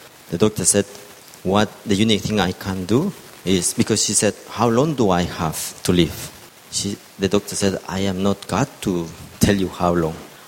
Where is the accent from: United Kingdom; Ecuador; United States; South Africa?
Ecuador; English is a second language; moved away as an adult; I am from Ecuador. I've been here for about 21 years